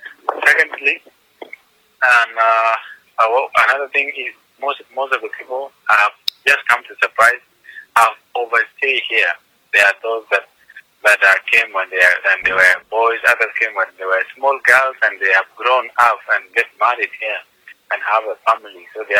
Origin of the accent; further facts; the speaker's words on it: South Sudan; English is a second language; now in Kenya; I'm from South Sudan. I left my country for the first time, that was 2007, and came to Kenya that same year. So I arrived here in the month of March to Kakuma Refugee Camp.